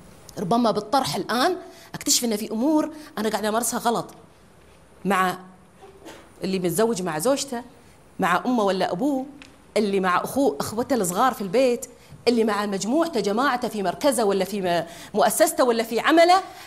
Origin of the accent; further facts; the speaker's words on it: Kuwait; أنا كويتية لكن